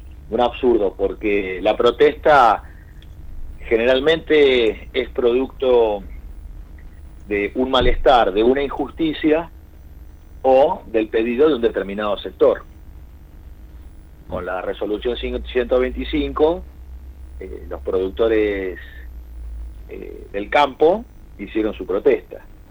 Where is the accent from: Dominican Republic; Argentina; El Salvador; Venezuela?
Argentina; el derecho como argentinos a manifestarnos frente a lo que consideramos que es injusto